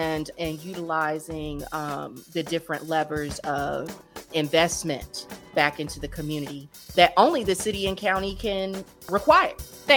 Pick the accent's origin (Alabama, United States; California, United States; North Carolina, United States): North Carolina, United States; considering both of us worked at Duke and we're from the Triangle